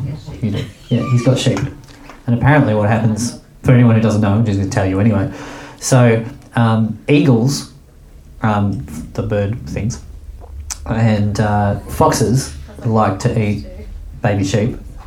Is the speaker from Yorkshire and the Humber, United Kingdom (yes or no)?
no; Wales, United Kingdom; I was in Wales, I was born in Wales, and so I was living in Wales when Charles and Di got married